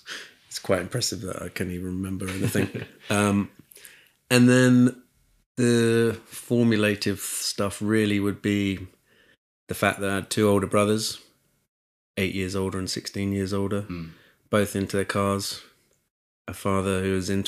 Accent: Chichester, South East England, United Kingdom; Yeah, I grew up in Chichester. After school, I would ride up to the circuit.

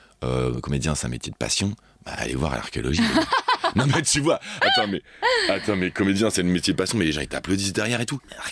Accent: Île-de-France, France; J'ai grandi dans le 93.

